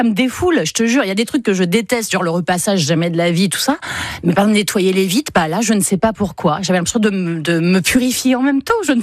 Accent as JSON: {"language": "French", "region": "Hauts-de-France", "country": "France", "accent": "Picardy", "said": "moi aussi, on me le fait remarquer, quand je suis plus je fatigue et plus l'accent revient"}